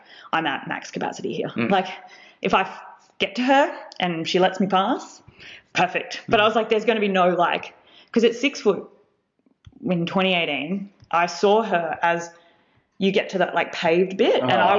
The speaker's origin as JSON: {"language": "English", "town": "Gold Coast", "region": "Queensland", "country": "Australia", "said": "So I was like, I'm from the Gold Coast. Like, I have heat in my favor."}